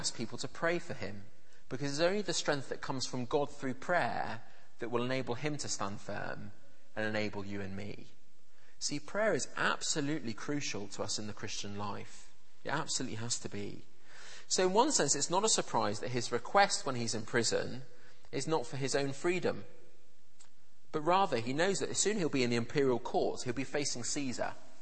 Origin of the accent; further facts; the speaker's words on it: England, United Kingdom; And I said, as an Englishman, I just find it hard to concentrate.